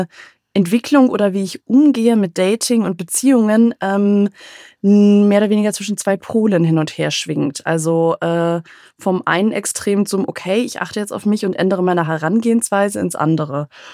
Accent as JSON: {"language": "German", "region": "Berlin", "country": "Germany", "tie": "born or raised there", "moved": "as an adult", "lives_now": "Franconia, Germany", "said": "Berlin ist auch meine Heimat. Ich bin ja nur vor 7 Jahren ausgewandert."}